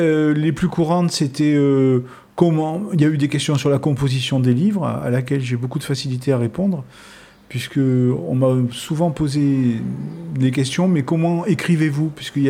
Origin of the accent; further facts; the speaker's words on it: Corsica, France; c'est très étonnant en tant que Corse d'être confronté donc à des questions qui peuvent nous paraître étranges